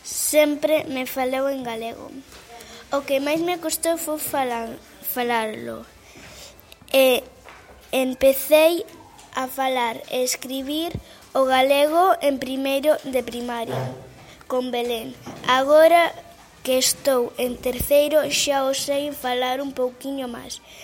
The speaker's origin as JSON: {"language": "Galician", "region": "Galicia", "country": "Spain", "said": "A miña historia co galego comeza desde ben pequeniña, principalmente porque son galega. Eu sempre entendí no galego, porque parte da miña familia sempre me falou en galego."}